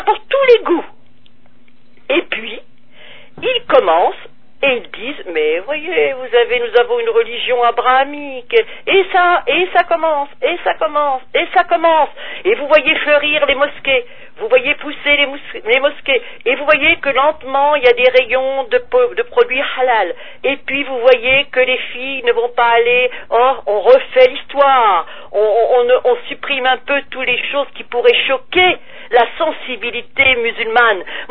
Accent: France; born there; moi, je suis né en France

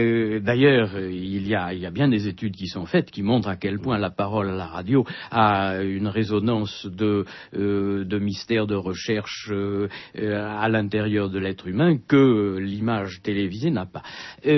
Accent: Bordeaux, Nouvelle-Aquitaine, France; Je suis né à Bordeaux et que c'est mon lieu, que je n'ai jamais voulu devenir parisien

